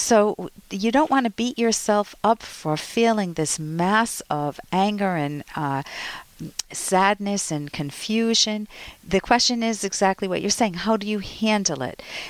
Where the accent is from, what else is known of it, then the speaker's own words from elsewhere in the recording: India; now in United Arab Emirates; I are living in the United Arab Emirates. My husband is handsome and has an attractive personality. I am from India.